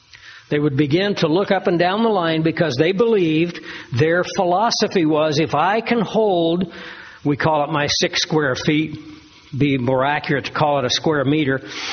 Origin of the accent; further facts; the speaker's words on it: United States; now in Australia; So I'm an American, but I'm also now an Australian citizen.